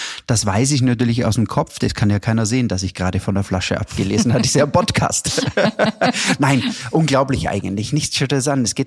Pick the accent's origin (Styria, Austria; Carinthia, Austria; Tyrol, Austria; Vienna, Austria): Styria, Austria; Ich komme ja aus der Steiermark, wie du weißt, gell